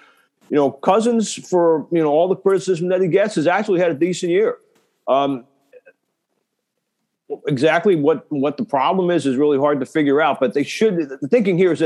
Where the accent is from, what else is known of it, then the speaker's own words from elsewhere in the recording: New York, United States; also born or lived in Chicago / Boston; Chicago, have spending 8 years in Boston, and then spend, what is it, oh, like 18 years here, and growing up in New York.